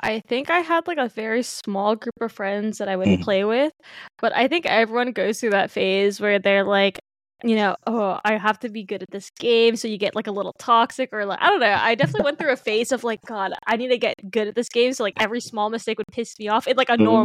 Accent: California, United States; But I grew up in the Bay Area. So kind of like it's a very like heavy, like, you know, Asian community.

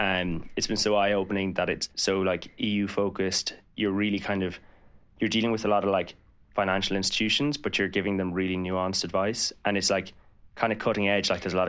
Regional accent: Cork, Munster, Ireland; I'm from Cork and I did law and business in UCC.

